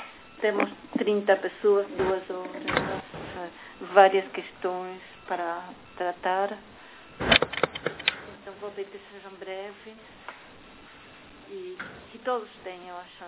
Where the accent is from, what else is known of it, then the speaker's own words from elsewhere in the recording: Brazil; Eu sou do Brasil.